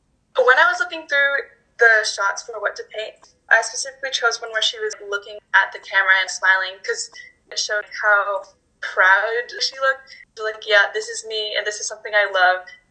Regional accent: Utah, United States; I'm from Utah.

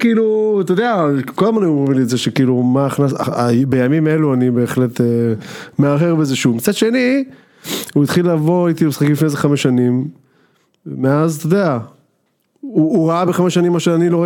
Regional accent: Givatayim, Tel Aviv District, Israel; also born or lived in Yad Eliyahu; במקור אני נולדתי ביד אליהו, אבל בערך בגיל 4-5 כבר עברנו לגבעתיים, שזה בערך ההפך הגמור מיד אליהו, ושם בעצם גדלתי בגבעתיים עד שיצאתי מהבית של ההורים, עד גיל 25, משהו כזה. ומאז אני כזה רוב הזמן בתל אביב, גבעתיים...

